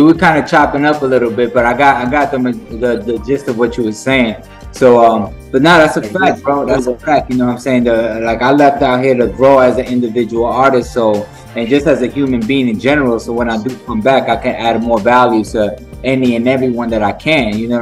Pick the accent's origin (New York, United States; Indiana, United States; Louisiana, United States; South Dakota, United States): New York, United States; Because I'm not from Tampa either. I'm from New York. But when I went to Tampa